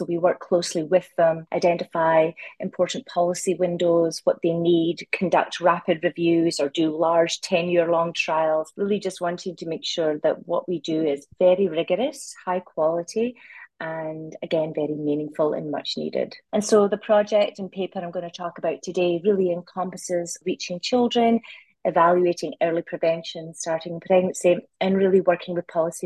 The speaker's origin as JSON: {"language": "English", "region": "Scotland", "country": "United Kingdom", "tie": "born or raised there", "moved": "as an adult", "lives_now": "Vancouver, Canada", "said": "But I grew up in Scotland, so I do have a bit of an accent."}